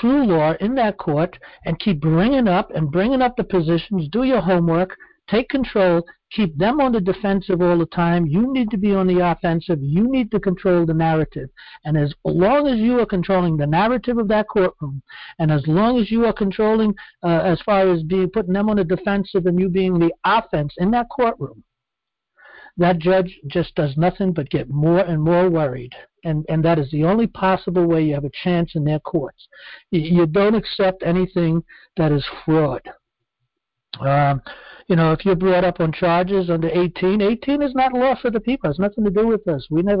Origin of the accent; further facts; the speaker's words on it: New York, United States; born there; I was born in New York. I like it in New York. I'm staying in New York.